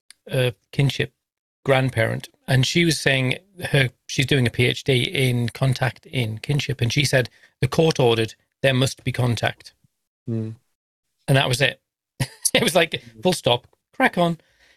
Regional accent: England, United Kingdom; I'm English and I'm proud.

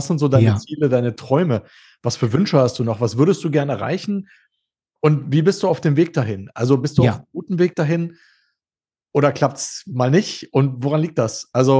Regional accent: Berlin, Germany; now in Munich, Germany; Ich genau, kann weder Segel noch Skifahren als Berliner.

